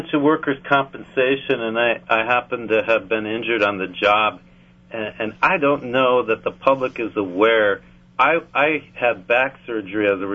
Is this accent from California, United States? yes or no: no; Superior, Wisconsin, United States; I was originally from Superior